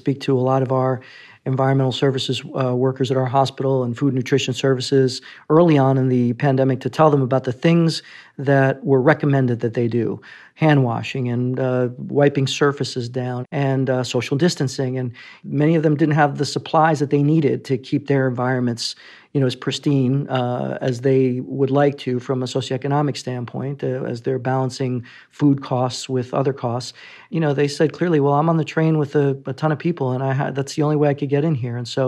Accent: Puerto Rico; I'm originally from Puerto Rico and grew up in a bilingual, bicultural home

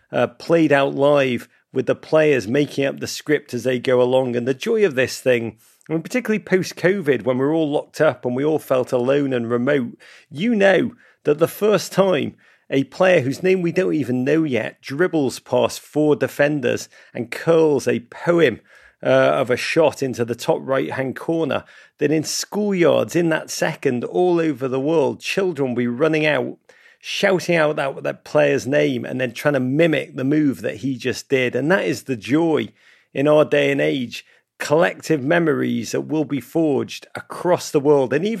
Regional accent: Liverpool, North West England, United Kingdom; now in United States; And do not let my accent fool you, dear listeners. I do come from Liverpool, but I cheer from America.

